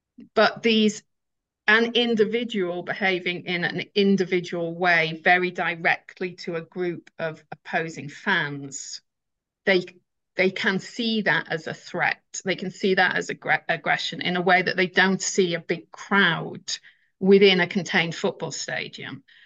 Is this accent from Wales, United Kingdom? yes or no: yes; Wales, United Kingdom; I can now say I'm from North Wales and people know what I mean.